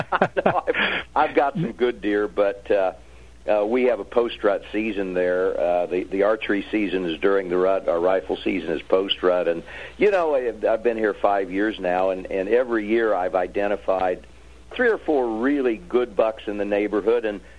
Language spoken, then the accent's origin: English; Kansas, United States; I'm from Kansas originally, and I actually grew up in a time when we had virtually no deer.